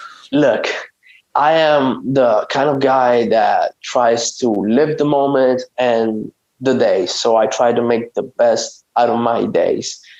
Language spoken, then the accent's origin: English; Italy; English is a second language; I will go with pizza, especially because I'm from Italy. I think I owe that to my land, pizza, okay.